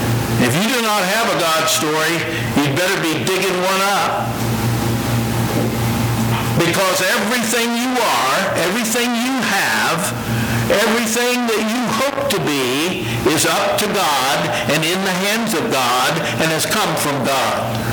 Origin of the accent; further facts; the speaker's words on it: Ohio, United States; when I was growing up in South Central Ohio, attending church faithfully